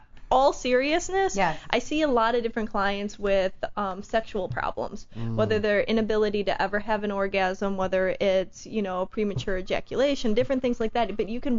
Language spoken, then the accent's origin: English; Wisconsin, United States; now in Los Angeles, United States; No, I'm originally from Wisconsin.